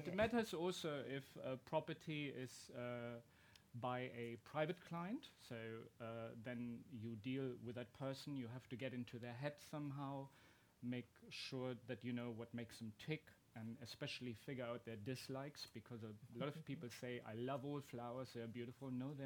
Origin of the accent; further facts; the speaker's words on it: Germany; I grew up on the German-French-Luxembourg border, and we have a lot of big pine forest.